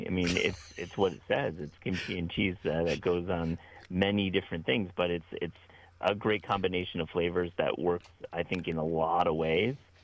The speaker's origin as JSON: {"language": "English", "region": "Midwest", "country": "United States", "said": "Indeed, I am from the Midwest. I'm in fact in Ohio myself right now, so I'm definitely from the Midwest."}